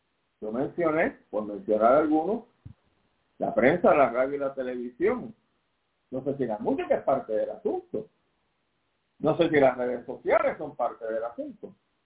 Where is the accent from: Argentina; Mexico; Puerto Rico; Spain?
Puerto Rico; no solamente como puertorriqueños, sino como seres humanos